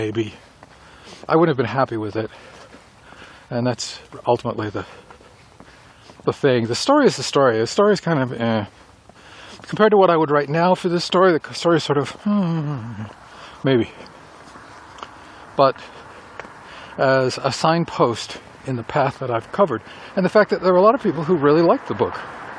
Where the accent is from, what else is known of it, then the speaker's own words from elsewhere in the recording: Northeast, United States; growing up in the Northeast, where at least the flora and fauna are relatively benign, coming out here and finding poisonous serpents